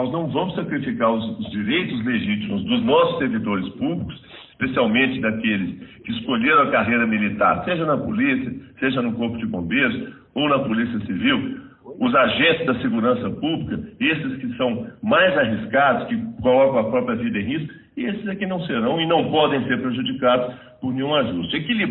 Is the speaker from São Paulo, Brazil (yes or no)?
no; Minas Gerais, Brazil; A nossa não. Nós somos mineiros.